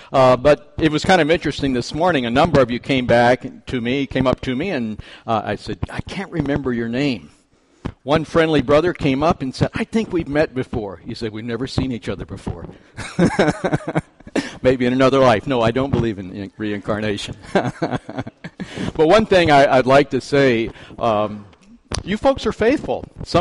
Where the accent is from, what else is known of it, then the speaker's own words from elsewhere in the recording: Pensacola, Florida, United States; the church I grew up in, I'm from Pensacola, Florida, we had one of those big wooden pulpits.